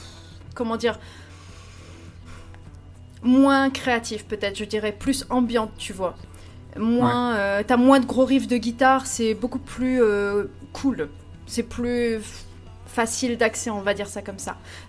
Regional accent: Poland; je suis polonaise moi-même

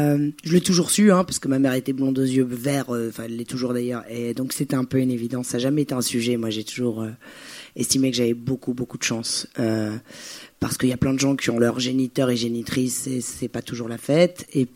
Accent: Paris, Île-de-France, France; born there; je suis née à Paris … J'ai découvert par la suite que c'était un prénom tchadien. Je suis a priori d'origine du Tchad et de l'Italie

